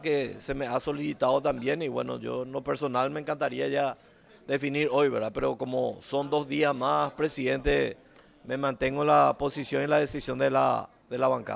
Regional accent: Caaguazú, Paraguay; soy de Caguazú también.

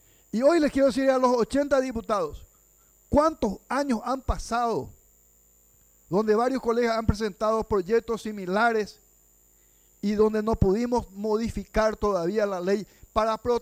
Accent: Paraguay; a mí lo que me preocupa es, como paraguayo, como legislador, es la seguridad de mis compatriotas.

